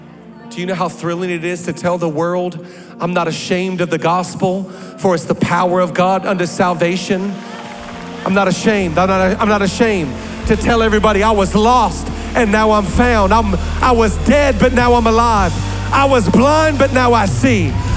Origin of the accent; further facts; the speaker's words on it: Seattle, Washington, United States; I grew up in the Seattle area.